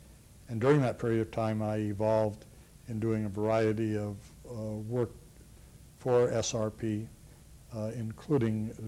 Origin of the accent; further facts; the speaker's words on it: Prescott, Arizona, United States; born there; now in Phoenix, United States; I was born in Prescott, Arizona. I have engineering and law degrees from the University of Arizona.